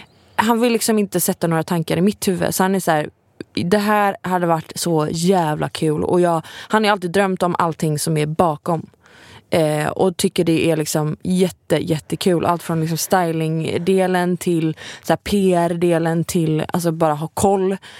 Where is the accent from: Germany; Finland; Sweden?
Sweden; Gothenburg, Västra Götaland County; accent: Gothenburg; Jag har så göteborgska, alltså det är banalt.